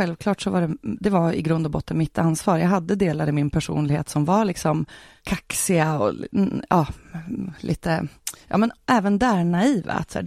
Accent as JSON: {"language": "Swedish", "town": "Sundsvall", "region": "Västernorrland County", "country": "Sweden", "tie": "born or raised there", "said": "jag är född och uppvuxen i Sundsvall."}